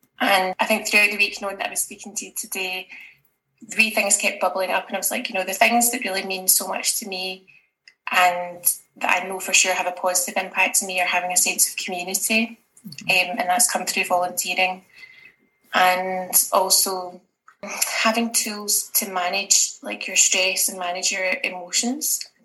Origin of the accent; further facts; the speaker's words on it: Scotland, United Kingdom; I am a Scottish person with Argentinian roots. Hence the name, if you were wondering, that's Spanish.